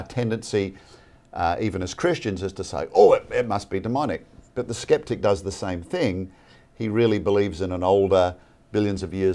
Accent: Australia; now in Atlanta, United States; Originally from the land down under. I live in Atlanta now, so I usually tell people that's where I got my southern accent from.

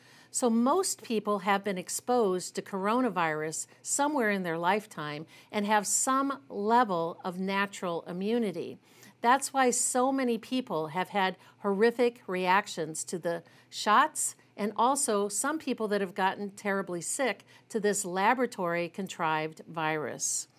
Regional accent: Ohio, United States; I'm from Ohio, and we have reports in Ohio

